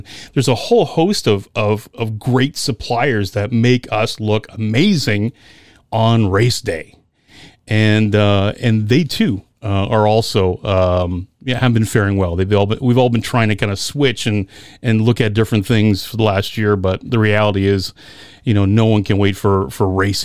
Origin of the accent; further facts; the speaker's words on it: Amherstburg, Ontario, Canada; my hometown of Amherstburg, Ontario, which is between Lake Erie and the Detroit River, right across from Detroit. And it's very, very, very flat.